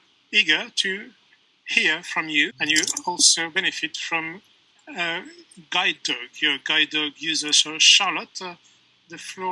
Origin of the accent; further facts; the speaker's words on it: France; English is a second language; now in Munich, Germany; I am French, but I live in Germany. I'm 32 years old. I'm calling here from Munich